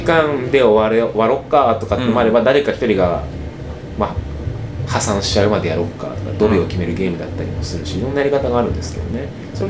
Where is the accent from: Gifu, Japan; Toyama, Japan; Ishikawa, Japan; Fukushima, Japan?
Gifu, Japan; 僕は岐阜出身なんですが、